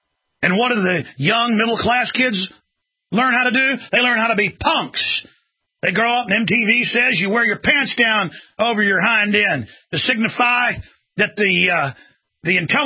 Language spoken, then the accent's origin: English; Dallas, Texas, United States; I beat the living daylights out of them when I grew up in Dallas, but I was the exception.